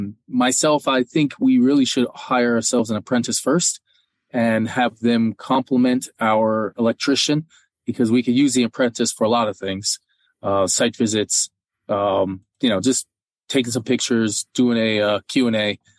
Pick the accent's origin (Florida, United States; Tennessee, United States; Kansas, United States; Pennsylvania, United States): Florida, United States; also born or lived in Texas; But, you know, I'm from Florida and Texas, and in those places, there's no rules on that.